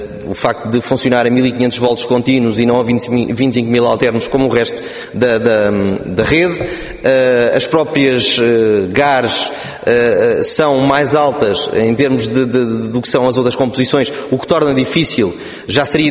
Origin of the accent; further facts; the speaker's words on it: Oeiras, Lisbon, Portugal; Eu, como sou do Oeiras